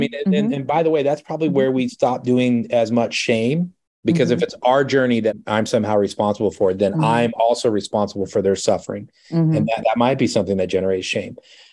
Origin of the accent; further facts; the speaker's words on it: California, United States; I grew up in Southern California. Part of what you do there is you go to like lifeguard camp when you're a kid, right?